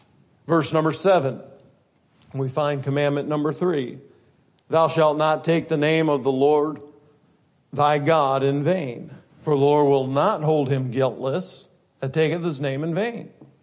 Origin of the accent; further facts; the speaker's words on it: Grand Rapids, Michigan, United States; I grew up in Grand Rapids on the Catholic side of town.